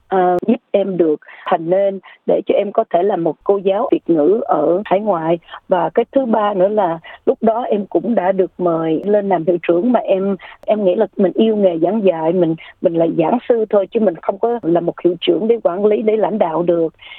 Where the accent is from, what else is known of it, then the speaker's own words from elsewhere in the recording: Australia; Tại vì em sinh trưởng lớn lên ở Úc, qua đây lúc 3 tuổi